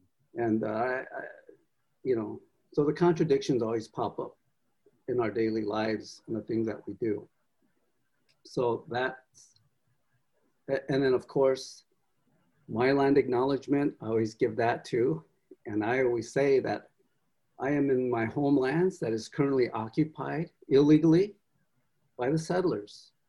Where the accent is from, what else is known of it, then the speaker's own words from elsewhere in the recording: Northern Plains, United States; That's something I grew up on in the Northern Plains. We have lots and lots of wind.